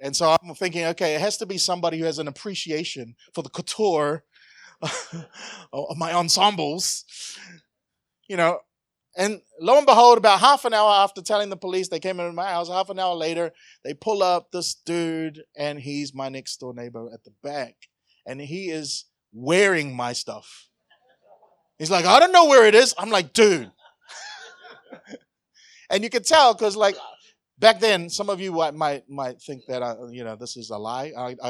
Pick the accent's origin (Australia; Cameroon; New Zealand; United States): New Zealand; Remember growing up in New Zealand, in my neighborhood? My neighborhood changed over the years.